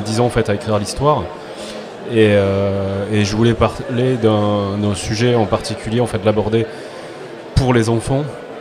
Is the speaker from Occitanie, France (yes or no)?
yes; Toulouse, Occitanie, France; En fait, moi, je viens de Toulouse, donc j'ai grandi à Toulouse.